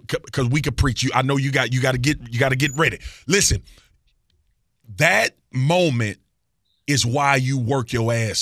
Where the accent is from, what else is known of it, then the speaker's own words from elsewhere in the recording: Baton Rouge, Louisiana, United States; I had 30 family members in the stands. I'm from Baton Rouge, Louisiana.